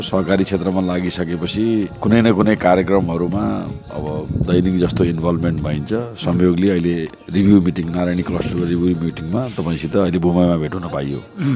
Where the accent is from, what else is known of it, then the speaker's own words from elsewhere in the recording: Butwal, Lumbini Province, Nepal; also born or lived in Palpa; त्यसपछि मेरो बुटवलमा आएर स्कुलिङ लाइफ सुरु भयो। मैले 1 क्लासदेखि नै बुटवलमा पढेँ र बुटवलबाट एसएलसी गरिसकेपछि, अझ त्यसमा एसएलसी गर्ने बेलामा म बिचमा 2 फेरि पाल्पामै भएर जनता माविबाट मैले एसएलसी गरेको हो।